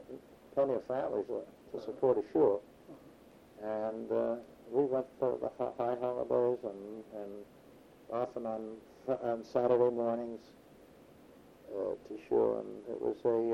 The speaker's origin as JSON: {"language": "English", "country": "United States", "tie": "born or raised there", "said": "My mother and father were married in Pittsburgh, and I was born in Clarensburg and raised there, and my folks moved to Pittsburgh after I was out of school. I graduated from Clarensburg High School."}